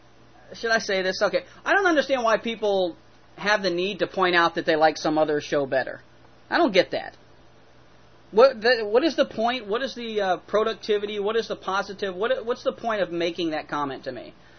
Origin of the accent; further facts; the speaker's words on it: the South, United States; I'm from the South, what can I tell you?